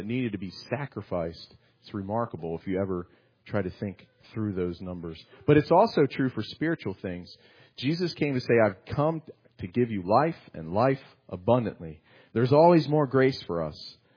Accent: Maryland, United States; Where I grew up in Maryland, there's a popular buffet

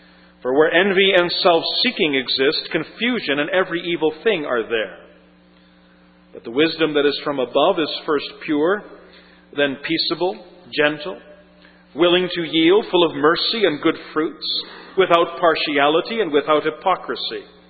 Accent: Alberta, Canada; I know that because I'm from Alberta, and we have a lot of horses in Alberta.

